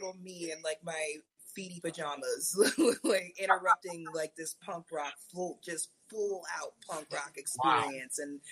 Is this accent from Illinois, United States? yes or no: no; Philadelphia, Pennsylvania, United States; So the music scene for me growing up in like the Philly, South Jersey area was very interesting because I grew up in like the emo punk rock scene.